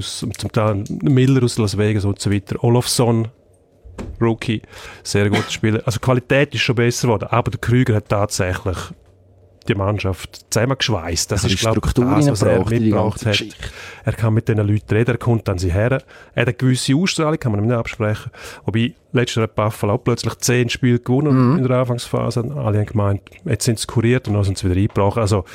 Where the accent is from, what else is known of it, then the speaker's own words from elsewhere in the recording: Switzerland; wir als Schweizer